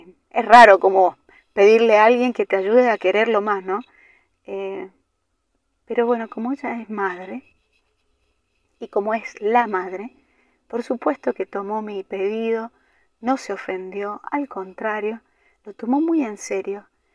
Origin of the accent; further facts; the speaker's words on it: San Juan, Argentina; que soy sanjuanina, que tengo 39 años y soy parte de un carisma de la Iglesia Católica que se llama Movimiento de la Palabra de Dios.